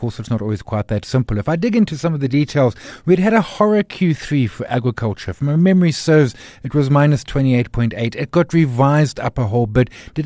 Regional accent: South Africa; Yes, we avoided a technical recession, but as a South African citizen, it hardly feels like it, is the honest truth.

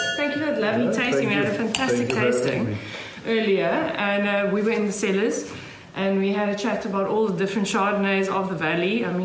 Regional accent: Robertson, Western Cape, South Africa; I'm saying we because I know I come from Robertson.

